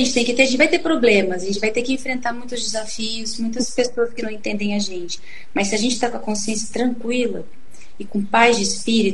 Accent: Brazil; Para mim, foi um entender por que eu sou brasileira. Eu sou atriz no Brasil.

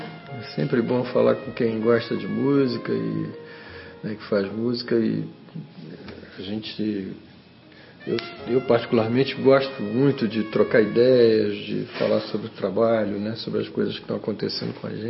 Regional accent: Rio de Janeiro, Brazil; also born or lived in Vitória; a minha vida, ela é no Rio de Janeiro, né? Eu sou praticamente carioca, quer dizer, assim, eu sou capixaba de nascença, adoro Vitória e tal, mas eu fui criado no Rio.

